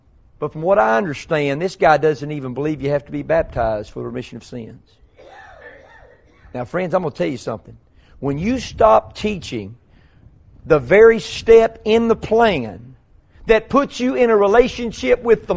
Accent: Texas, United States; I was raised in Texas to be tough.

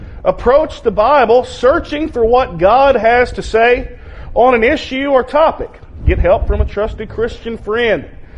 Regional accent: Arkadelphia, Arkansas, United States; I grew up in Arkadelphia, Arkansas. And that is the Baptist Mecca of the South

